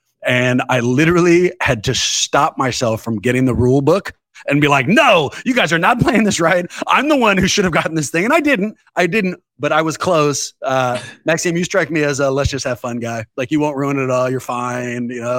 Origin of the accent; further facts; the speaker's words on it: Oakland, California, United States; I'm born and raised in Oakland. And so I watched the Raiders leave me